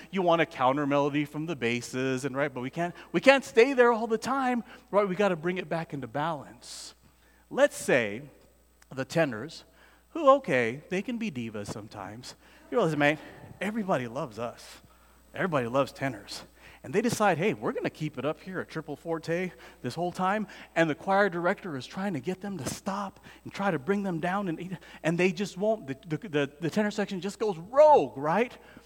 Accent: San Diego, California, United States; I grew up in South Bay. I graduated from Morris High School. Grew up in Paradise Hills, Southeast San Diego, right? I was a Navy brat.

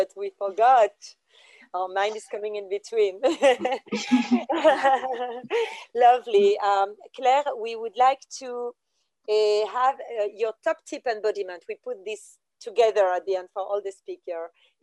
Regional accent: France; accent: French; English is a second language; I don't know how to say that with my French accent, but yes, it's in 2 hours, I think.

